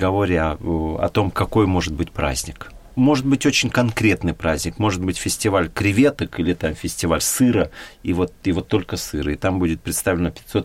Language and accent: Russian; Dagestan, Russia; born there; Я родился в Дагестане